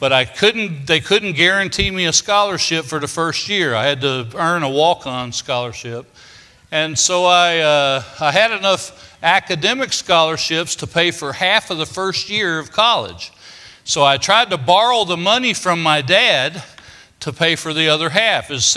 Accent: Kentucky, United States; also born or lived in Okinawa, Japan; And I'm a pig farmer from Muhlenberg County, Kentucky.

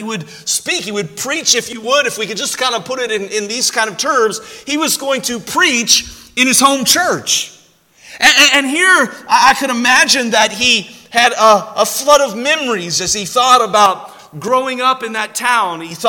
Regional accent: Cincinnati, Ohio, United States; I grew up in Cincinnati, Ohio. That's where I'm originally from, and my mom and dad still live there, and my sister lives there

